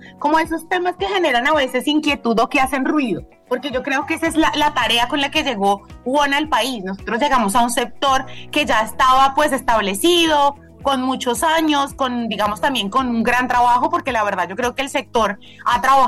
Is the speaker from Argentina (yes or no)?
no; La Guajira, Colombia; Yo soy de La Guajira